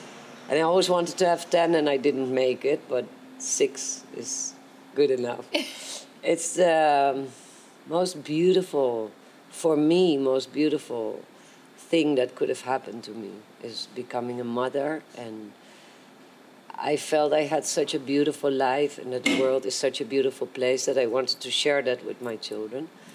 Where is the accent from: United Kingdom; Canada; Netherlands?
Netherlands; English is a second language; moved away as an adult; now in Ibiza, Spain; from Holland. But I live here since 30 years in Ibiza. A mother of six, four daughters, two sons, a grandmother to three, and two more on the way.